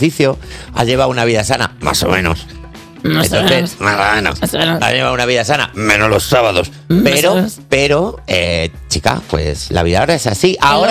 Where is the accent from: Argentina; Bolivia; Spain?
Spain; Valladolid, Castile and León; Mira, yo soy de Valladolid.